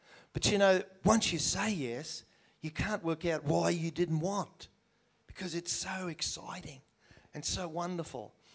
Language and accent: English; Mooloolaba, Queensland, Australia; And I'm from the Sunshine Coast, from Mullilabar.